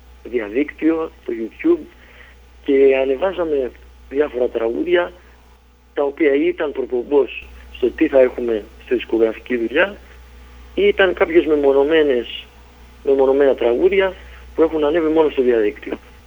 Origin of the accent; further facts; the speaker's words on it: Chania, Crete, Greece; Κατάγομαι από τη Ζούρουα Κηδονίας, την επαρχία Κηδονίας. Μεγάλωσα στα Χανιά